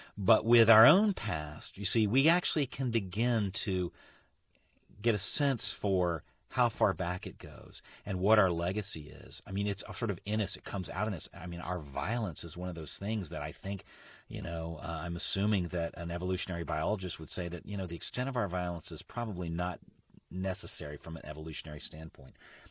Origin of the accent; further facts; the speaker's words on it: United States; And I think for me particularly as an American, I feel like we have created a world in which we're always looking forward